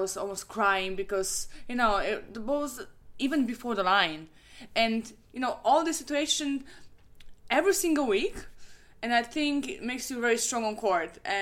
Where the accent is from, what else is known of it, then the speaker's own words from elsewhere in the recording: Krakow, Lesser Poland, Poland; I'm from Krakow. There are still no hard courts there. Can you imagine?